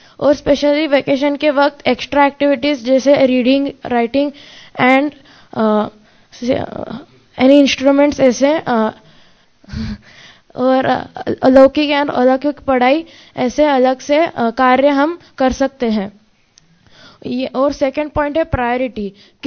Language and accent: Hindi; Solapur, Maharashtra, India; मैं सोलापुर महाराष्ट्र से आया हूँ